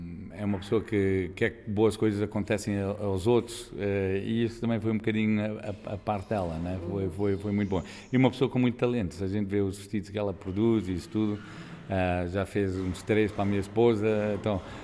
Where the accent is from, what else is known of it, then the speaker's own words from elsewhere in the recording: Portugal; eu, quando estou cá, sou sempre estrangeiro, não percebo porquê. Quando saio daqui é que dizem que eu sou português, mas cá sou estrangeiro, lá fora sou português.